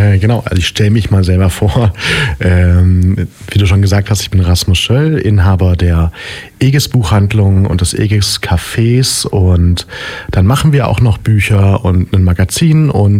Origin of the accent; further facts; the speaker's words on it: Ulm, Baden-Württemberg, Germany; Also ich bin in Ulm-Söflingen geboren, noch damals in der alten Frauenklinik. Mhm. Und dann aufgewachsen in den Märchenwegen am Kuhberg.